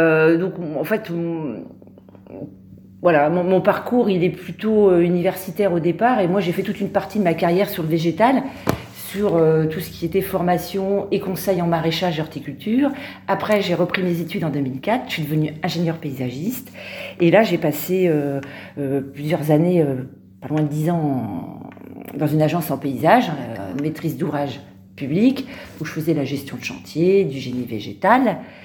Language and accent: French; Bourges, Centre-Val de Loire, France; j'ai vécu toute mon enfance en ville, à Bourges